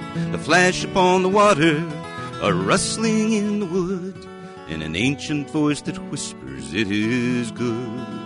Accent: Sioux City, Iowa, United States; Well, yeah, because I grew up in a music family, and I grew up in Sioux City, Iowa, as a matter of fact.

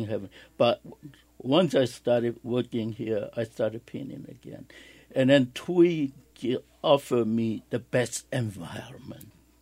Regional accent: China; I was born in China, and I finished grade school in China.

